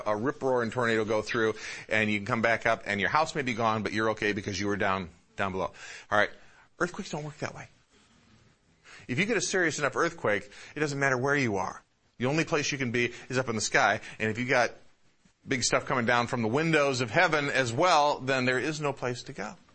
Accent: Midwest, United States; I grew up in the Midwest. We have tornadoes in the Midwest.

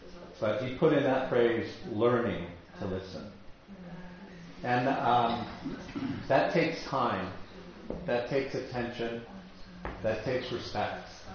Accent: California, United States; I'm a Californian and I live with earthquakes.

